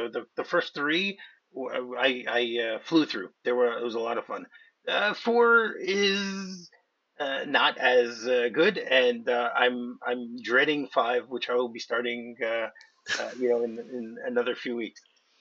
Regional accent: New Jersey, United States; You know, I'm also from the Garden State.

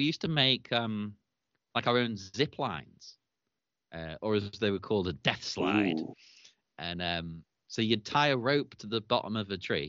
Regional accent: Cyprus; I grew up in Cyprus and we were allowed to just run around and do whatever the hell we wanted out in the middle of nowhere in Cyprus.

